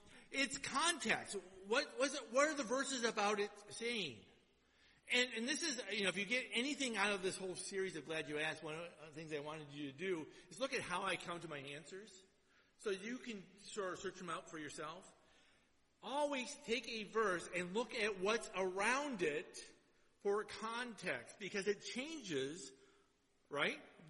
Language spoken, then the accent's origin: English; Minnesota, United States; born there; originally I was born in Minnesota. I'm a Flatlander.